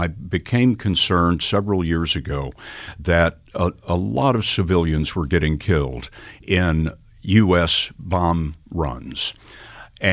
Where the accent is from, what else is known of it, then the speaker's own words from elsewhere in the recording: Texas, United States; also born or lived in San Antonio; Well, I was born in San Antonio, Texas, but I grew up out in West Texas, which is a farming community, and I was there from about 3 years old all the way through college at Texas Tech University.